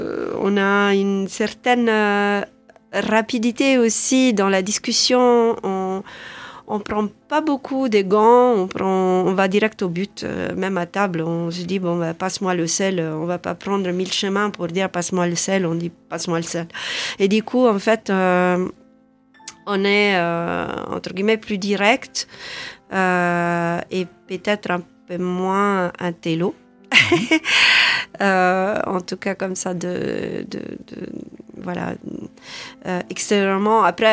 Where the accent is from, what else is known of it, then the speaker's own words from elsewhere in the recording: Tuscany, Italy; born there; C'est mes racines, oui, c'est mes racines. Je suis née en Toscane.